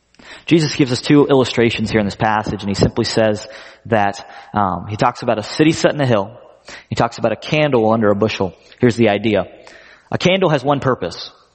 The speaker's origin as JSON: {"language": "English", "region": "the South", "country": "United States", "said": "I'm from the South."}